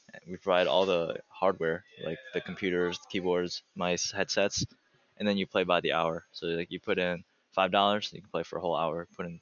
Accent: Milwaukee, Wisconsin, United States; I worked a little bit and decided like I want to create something for gamers in Milwaukee. I'm from Milwaukee.

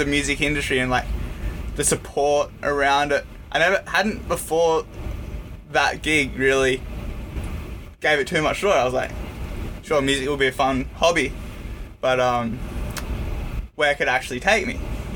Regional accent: Denmark; obviously, growing up in Denmark, I've sort of, like, been around the ocean my whole life since I was born there.

